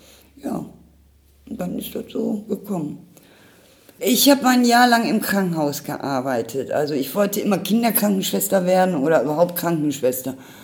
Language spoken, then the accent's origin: German; Düsseldorf, North Rhine-Westphalia, Germany; Ich bin in Düsseldorf zu groß geworden.